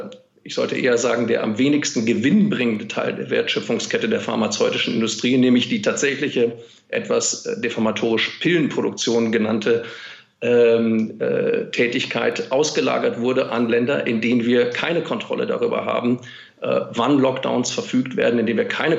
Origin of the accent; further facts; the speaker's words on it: Germany; jedenfalls in Deutschland, wo ich herkomme, wie Sie unschwer in meinem Akzent hören können